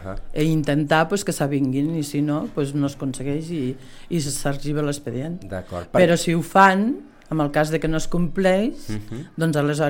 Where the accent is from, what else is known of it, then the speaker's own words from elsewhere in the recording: Lleida, Catalonia, Spain; also born or lived in Corçà; Jo sóc de Lleida.